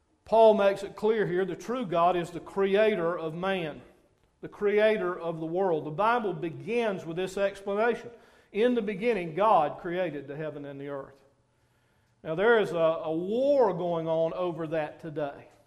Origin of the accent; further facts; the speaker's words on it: United States; born there; I was born in America.